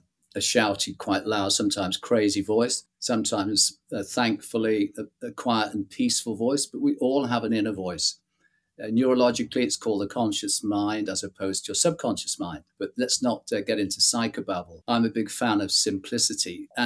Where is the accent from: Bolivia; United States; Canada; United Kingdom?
United Kingdom; Manchester, North West England; now in Bath, United Kingdom; My background is that I'm a Mancunian, an aging one, but I'm still a Mancunian, always will be a Mancunian. Came down to Bath in 1973, and they've tried to get rid of me ever since. But as you can see, they haven't, because I still live in Bath.